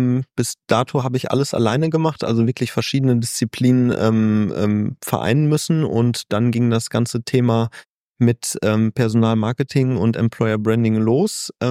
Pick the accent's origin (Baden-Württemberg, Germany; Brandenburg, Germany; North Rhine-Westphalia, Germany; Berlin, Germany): North Rhine-Westphalia, Germany; Münster; born there; als gebürtiger Münsteraner